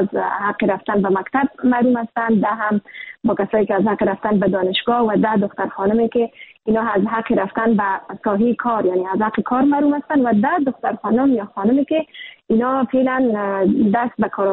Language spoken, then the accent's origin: Persian; Afghanistan; بر من که دیرین از افغانستان هستم